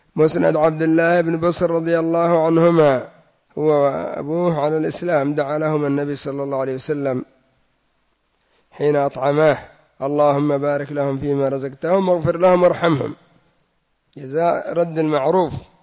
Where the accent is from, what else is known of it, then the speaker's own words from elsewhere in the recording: Yemen; أو هكذا عندنا في اليمن جلسة يسموها تخولا